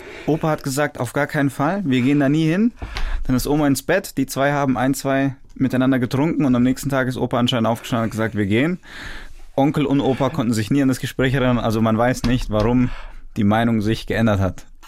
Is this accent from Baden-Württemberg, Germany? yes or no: yes; Freudenstadt, Baden-Württemberg, Germany; Ich bin in Deutschland geboren.